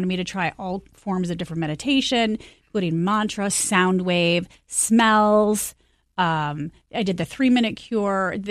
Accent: Michigan, United States; Where I'm from. I'm from Michigan. So I'll go to the beach and I can feel my hands in the sand and I can hear the seagulls

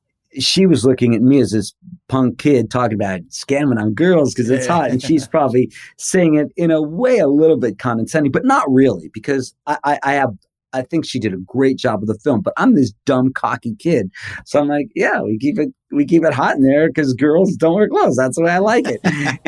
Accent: United States; I grew up with in America, we had like Captain Kangaroo and Mr. Rogers and Sesame Street.

